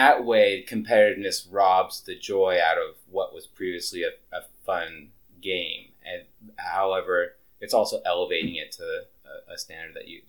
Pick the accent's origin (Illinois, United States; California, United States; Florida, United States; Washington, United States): Washington, United States; Seattle; I was raised in Seattle, and as a young baby, I was taken to Seattle Mariners games with my dad